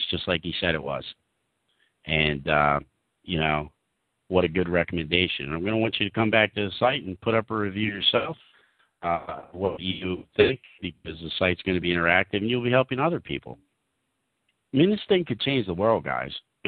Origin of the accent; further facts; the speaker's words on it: United States; moved away as an adult; now in Australia; Personally, from sunny Australia, I'm American who married a beautiful Australian woman and settled over here in Australia.